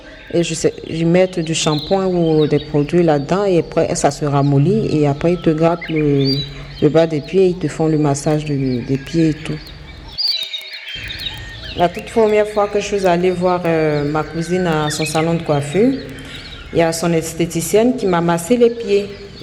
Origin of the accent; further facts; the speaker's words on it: Côte d’Ivoire; Je suis de la Côte d'Ivoire.